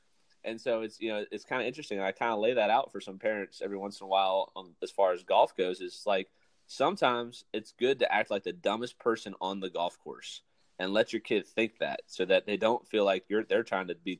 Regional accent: Pennsylvania, United States; So, I mean, I grew up in Pennsylvania. I grew up playing lacrosse.

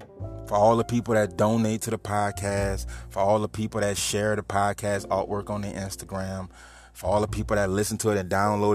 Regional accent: New Orleans, Louisiana, United States; now in Houma, United States; I just moved to Houma, but, you know, I'm from New Orleans. And out here in Houma, we also get Q93.

